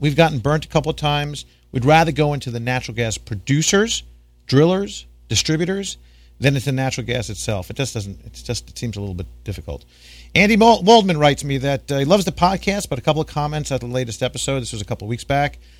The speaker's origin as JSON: {"language": "English", "country": "Canada", "said": "I'm a Canadian and have invested in HNU"}